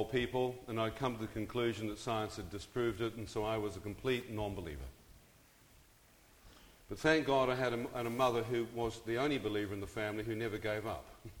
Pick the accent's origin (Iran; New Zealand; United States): New Zealand; I'm born and bred in New Zealand, and so it's just an extraordinary place.